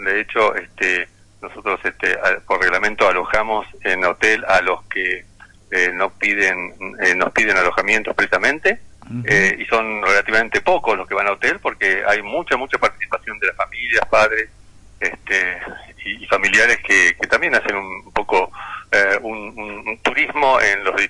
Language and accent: Spanish; Tres Arroyos, Buenos Aires Province, Argentina; soy de la zona, soy de Tres Arroyos, como bien sabes.